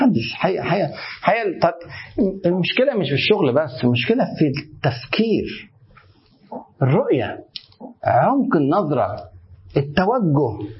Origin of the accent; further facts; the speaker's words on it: Egypt; بيقولوا عندنا في مصر